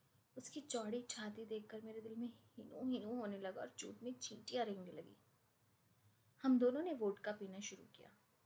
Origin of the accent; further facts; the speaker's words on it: Lucknow, Uttar Pradesh, India; मैं लखनऊ की रहने वाली हूँ।